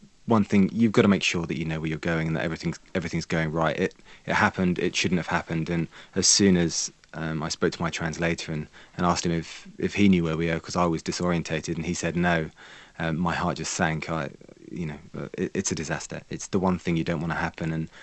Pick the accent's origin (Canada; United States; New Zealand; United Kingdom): United Kingdom; But yeah, you know what happens as a British journalist working in Baghdad.